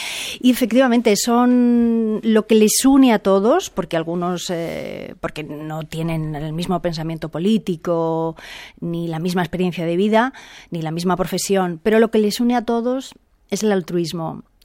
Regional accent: Trás-os-Montes, Portugal; accent: Trás-os-Montes; Spanish is a second language; tú hablas portugués con acento de Trás-os-Montes. Y yo, sí, claro, es que yo vengo de Trás-os-Montes.

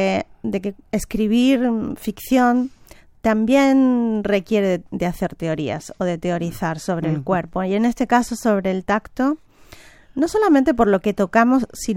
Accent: Argentina; born there; also born or lived in Madrid, Spain; como yo nací en Argentina y viví en Madrid 1000 años y luego volví a Argentina y luego volví a Madrid

